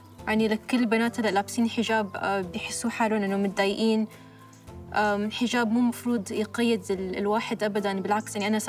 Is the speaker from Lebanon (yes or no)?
no; Saudi Arabia; moved away as an adult; also born or lived in London; انا سوريه، بس انا عشت في السعوديه كل حياتي لحد صار عمري 18 سنه، بعدين انتقلت على لندن مشان اكمل جامعتي هناك